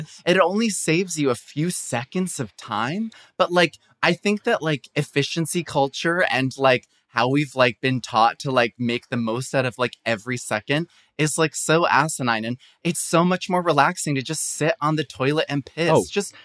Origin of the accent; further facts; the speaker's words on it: Chicago, Illinois, United States; I'm from Chicago and we used to watch that as a family.